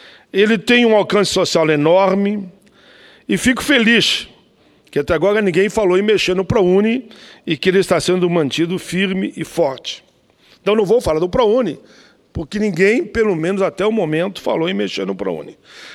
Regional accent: Caxias do Sul, Rio Grande do Sul, Brazil; born there; now in Canoas, Brazil; eu nasci em Caxias, resido em Canoas

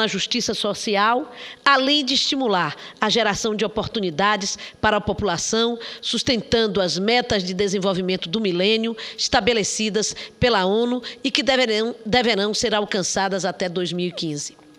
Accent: Bahia, Brazil; no final do mês de maio foi realizada na minha terra, Bahia, o Fórum de Salvador

